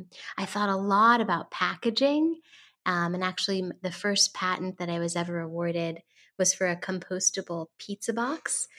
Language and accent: English; San Francisco, California, United States; So I am talking to you today from San Francisco, California, which is actually my hometown. I was born and raised here.